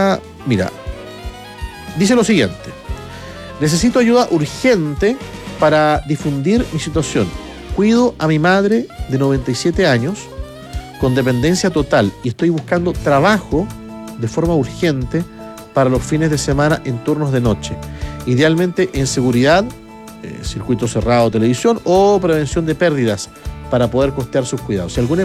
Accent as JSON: {"language": "Spanish", "town": "Concepción", "region": "Biobío", "country": "Chile", "said": "Mi saludo, soy de Concepción."}